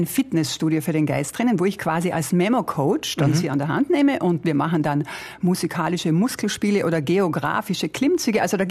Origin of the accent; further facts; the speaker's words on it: Carinthia, Austria; Und da komme ich sehr, sehr gerne als Kärntnerin zurück in meine Heimat